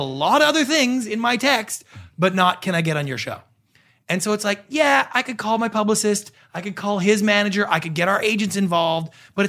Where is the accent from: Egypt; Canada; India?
Canada; now in Los Angeles, United States; As I'm a Canadian.